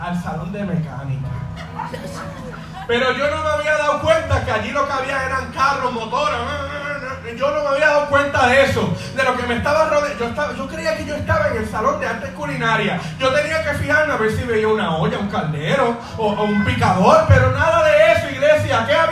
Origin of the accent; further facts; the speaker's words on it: Caguas, Puerto Rico; Yo soy de Cagua, y estudiaba en San Lorenzo